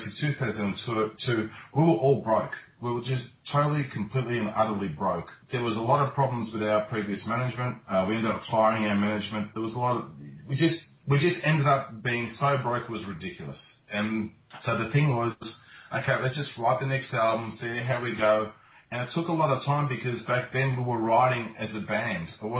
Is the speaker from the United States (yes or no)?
no; Australia; born there; Silvio was born in Australia like the rest of us were